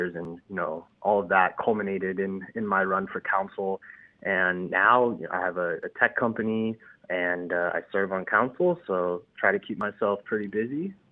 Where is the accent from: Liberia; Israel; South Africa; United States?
United States; Indian Trail, North Carolina; now in Chapel Hill, United States; I came from Indian Trail, North Carolina, so a very different vibe to come to college